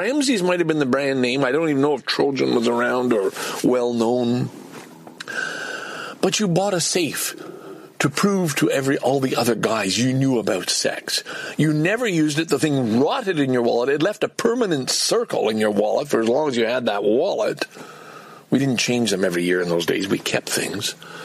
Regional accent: Canada; We're Canadian amateur fucking podcasters!

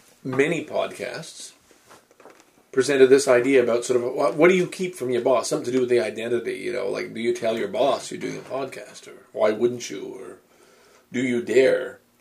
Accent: Canada; I have a role to play. I'm the good Canadian.

